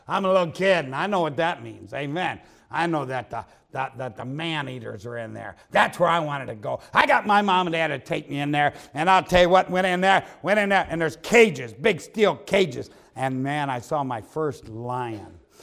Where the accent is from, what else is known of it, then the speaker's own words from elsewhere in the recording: Toledo, Ohio, United States; All right, now, I grew up outside of Toledo, Ohio. And Toledo, Ohio is not a real big town, but it had a zoo, a pretty good zoo, amen, for the town.